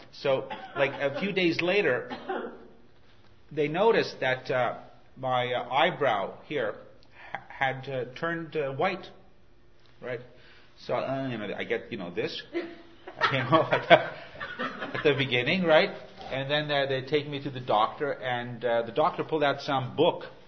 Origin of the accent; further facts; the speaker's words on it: Montreal, Quebec, Canada; Anyway, so I grew up in Montreal, and I come from a Greek family